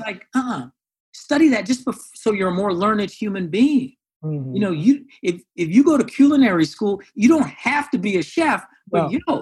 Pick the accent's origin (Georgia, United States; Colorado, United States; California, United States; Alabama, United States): California, United States; also born or lived in Iowa; And so I was born in Iowa because my parents went back to Iowa for their medical residency, leaving Howard after Howard. And I was born there. Eventually, my parents split up, moved out to California, the Bay Area, and then Sacramento, et cetera.